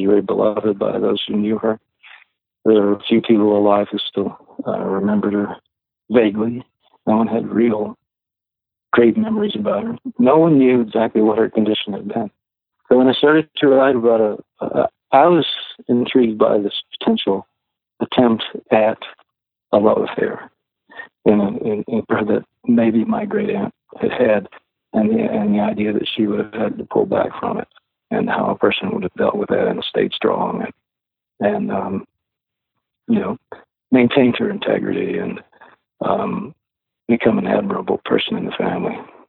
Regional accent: Meridian, Mississippi, United States; Mercury is sort of based on my hometown, Meridian, Mississippi. And I have, and always will, I think, have vivid memories of growing up in Meridian and the landscape and the feel of it and the smell and things there.

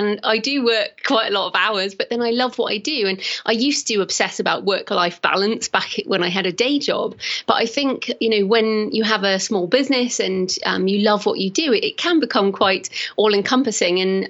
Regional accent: South West England, United Kingdom; accent: South West England; now in Bath, United Kingdom; because I'm in Bath in England, in case people are wondering where my accent is from, which is in the Southwest.

